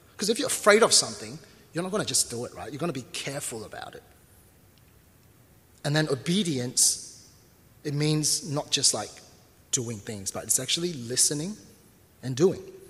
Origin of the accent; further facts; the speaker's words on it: Myanmar; And it started for me when I was in Burma. In case you don't know, I'm from Burma.